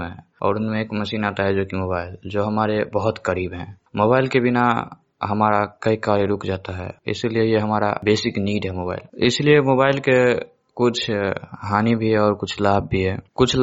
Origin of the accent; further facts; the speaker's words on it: Navtoli, India; और मैं नवटोली से हूँ। मैं कक्षा 10वीं का छात्र हूँ।